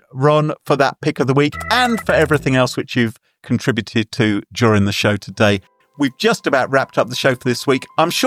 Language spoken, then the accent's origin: English; United Kingdom; Is this just because I'm British?